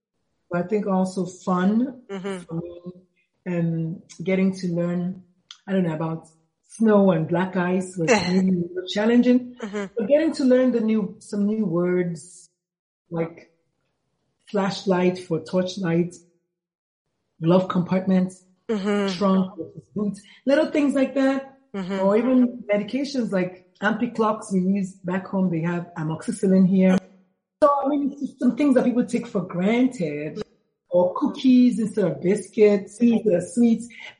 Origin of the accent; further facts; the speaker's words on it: Nigeria; moved away as an adult; now in United States; Yes, I went to medical school. I did everything, including medical school in Nigeria. So yes, came to the U.S.